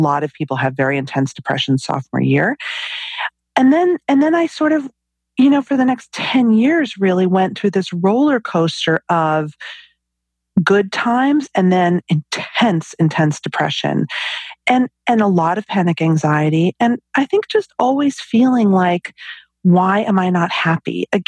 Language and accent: English; New York metropolitan area, United States; I grew up in the New York City suburbs, you know, very dysfunctional family, but I certainly wanted for nothing.